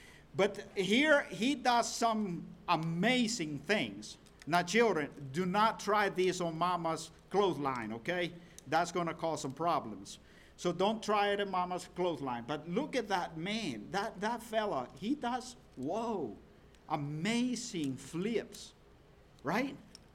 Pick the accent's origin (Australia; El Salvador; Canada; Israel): El Salvador; English is a second language; now in Georgia, United States; I was born and raised in El Salvador, Central America, and I've been in Georgia for almost 22 years now. So I have lived longer in Georgia than I have lived in El Salvador. So that's why I have a little different accent than most people that come from Georgia.